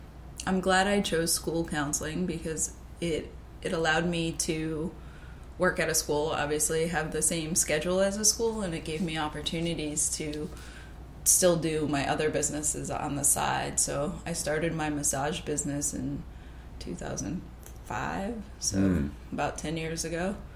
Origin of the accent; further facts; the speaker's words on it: Trumbull, Connecticut, United States; I know, like, I mean, we grew up in Trumbull.